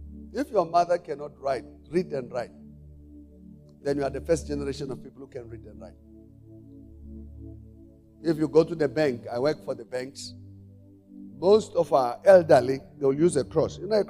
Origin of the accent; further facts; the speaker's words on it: South Africa; So as a South African, many are homeless.